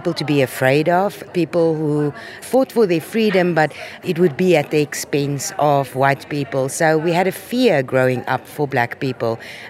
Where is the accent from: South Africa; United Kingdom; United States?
South Africa; So growing up in South Africa, I became part of the system.